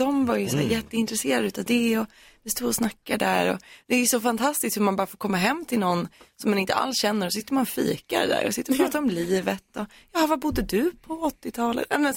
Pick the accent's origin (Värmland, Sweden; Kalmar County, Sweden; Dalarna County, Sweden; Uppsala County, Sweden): Kalmar County, Sweden; Kalmar; när jag kommer ifrån Kalmar.